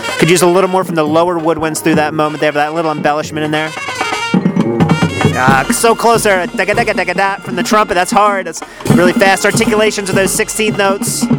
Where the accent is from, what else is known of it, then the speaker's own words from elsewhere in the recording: Pottstown, Pennsylvania, United States; I'm from Pottstown, Pennsylvania.